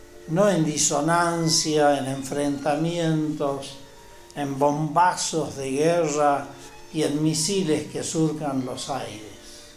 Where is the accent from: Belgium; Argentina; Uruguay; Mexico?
Argentina; Jujuy; a veces damos un espectáculo tan lamentable, como humanidad, como argentinos, como jujeños.